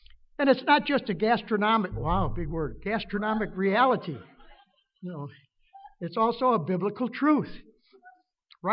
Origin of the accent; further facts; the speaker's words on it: Chicago, Illinois, United States; born there; I was born in Chicago, Illinois, and I moved back there with Donna after we were married.